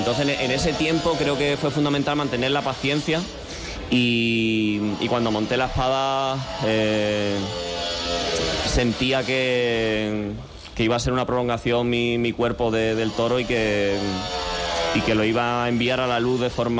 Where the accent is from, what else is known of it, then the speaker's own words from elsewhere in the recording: Madrid, Community of Madrid, Spain; Yo soy madrileño más. Soy madrileño, tengo casa aquí